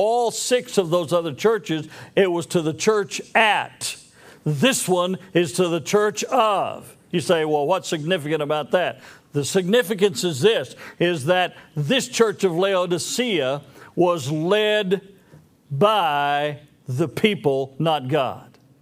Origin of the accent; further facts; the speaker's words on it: Arkansas, United States; See, I come from Arkansas, so I sometimes speak my piece pretty loudly